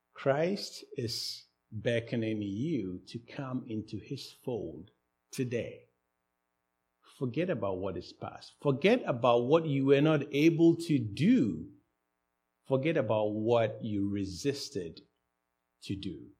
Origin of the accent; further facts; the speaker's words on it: Ghana; born there; It's not because I was born in Ghana that I am so good.